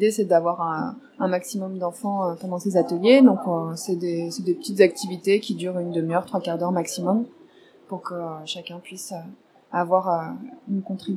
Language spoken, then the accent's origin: French; Centre-Val de Loire, France; puisque je viens du Vendômois